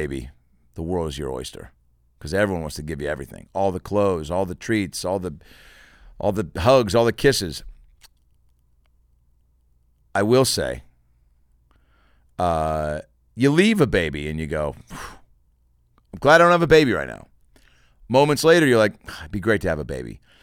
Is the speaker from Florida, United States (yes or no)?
no; Lake Forest Park, Washington, United States; who I grew up with in Seattle, in Lake Forest Park, the Tompkins family, legendary family.